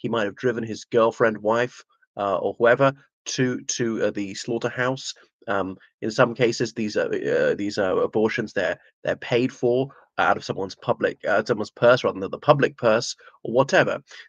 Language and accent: English; Ireland; from Ireland.